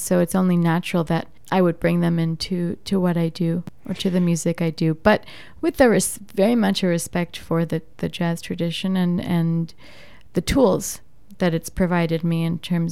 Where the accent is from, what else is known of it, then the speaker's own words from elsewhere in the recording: United States; because I also grew up in America. I'm not an Indian from India.